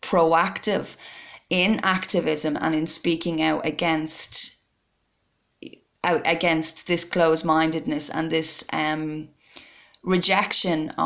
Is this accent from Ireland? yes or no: yes; Ireland; And I think as Irish people, we've always actually railed against it as well.